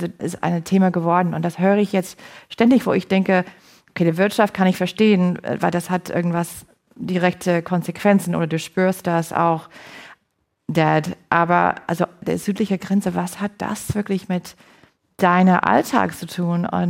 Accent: United States; German is a second language; es ist peinlich als Amerikanerin, dass das ist eine ehemalige Präsident

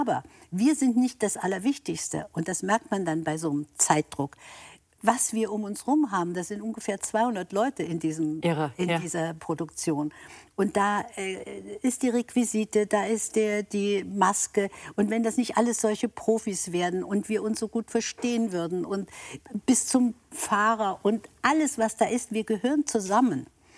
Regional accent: Baden-Baden, Baden-Württemberg, Germany; moved away as an adult; now in Munich, Germany; gebe ich meine Heimat Baden-Baden auf und ziehe noch mal nach München

